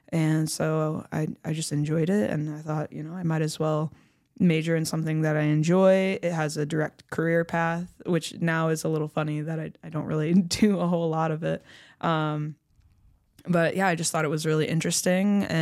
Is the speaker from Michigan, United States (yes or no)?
yes; Michigan, United States; I'm originally from Michigan, but I've been in the Atlanta area for the past 4 years.